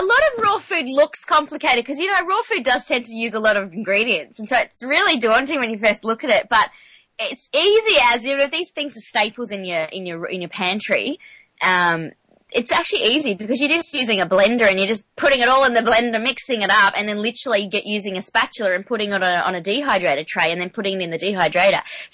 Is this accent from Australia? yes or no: yes; Australia; I'm the Aussie, and I say it as an Aussie.